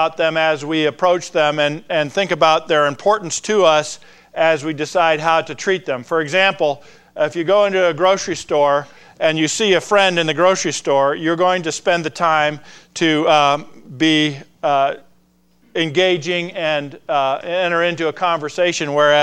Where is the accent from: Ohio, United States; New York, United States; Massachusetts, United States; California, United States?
California, United States; Claremont; This picture here is a picture of a couple that I grew up with in Claremont, California.